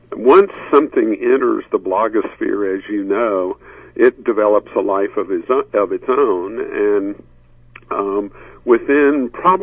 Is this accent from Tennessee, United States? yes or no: yes; Athens, Tennessee, United States; both my hometown paper here in my county, and bless their hearts, the Athens, Tennessee Daily Post Athenian